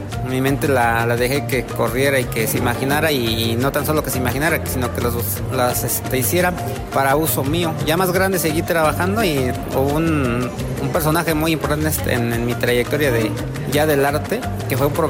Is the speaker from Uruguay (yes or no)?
no; Tlaxcala, Mexico; Yo soy del estado de Tlaxcala.